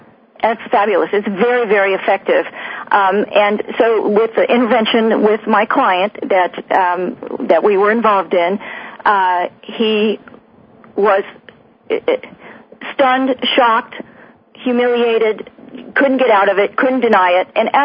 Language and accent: English; Minnesota, United States; I'm just from Minnesota.